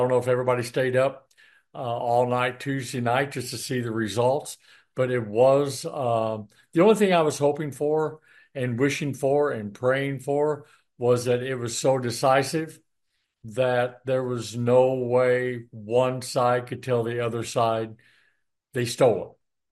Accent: United States; That's one of the awesome things about being an American, is we get to vote and we get to help decide the future of our country.

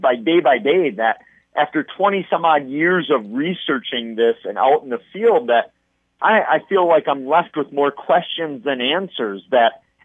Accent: Wisconsin, United States; I blame my interest in the weird and unusual on my home state of Wisconsin

